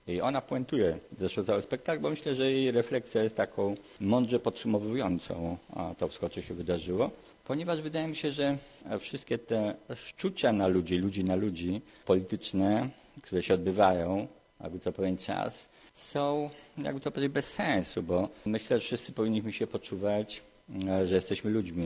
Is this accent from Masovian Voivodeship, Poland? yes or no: yes; Warsaw, Masovian Voivodeship, Poland; też jestem z pokolenia powojennego. Sam uczestniczyłem w wydarzeniach marcowych pod Uniwersytetem w Warszawie, bo jestem warszawiakiem